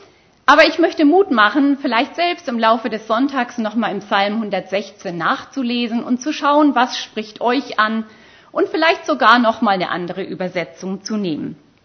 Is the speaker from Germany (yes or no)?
yes; Schleswig-Holstein, Germany; gebürtig in Schleswig-Holstein aufgewachsen. Aber dann hat es mich irgendwann nach Baden-Württemberg verschlagen, wo ich von 1992 bis 1996 an der Bibelschule Adelshofen war.